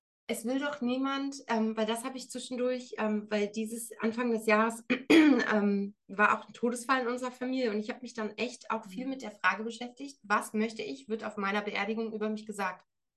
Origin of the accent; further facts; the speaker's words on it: East Germany, Germany; now in West Germany; ich komme aus Ostdeutschland und lebe in Westdeutschland